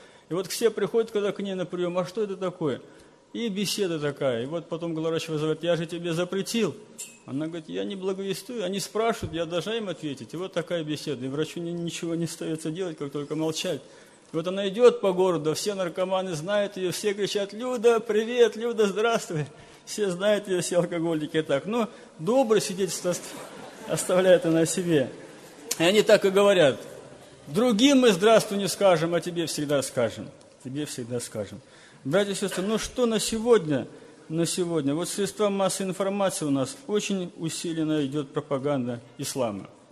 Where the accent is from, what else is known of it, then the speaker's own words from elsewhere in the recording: Sumqayit, Azerbaijan; Я сам из Сумгаита, это город недалеко от Баку, в Азербайджане. Благовестник я, мне 42 года.